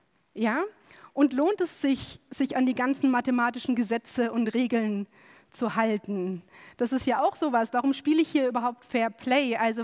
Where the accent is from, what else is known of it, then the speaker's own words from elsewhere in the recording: Bavaria, Germany; born there; was kann ich denn dafür, dass ich ausgerechnet im schönen Bayern und deswegen eine höhere Zahl habe